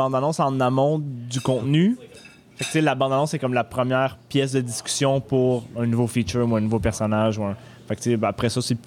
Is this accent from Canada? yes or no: yes; Canada; Sûrement parce qu'on est, t'sais, on est Canadien.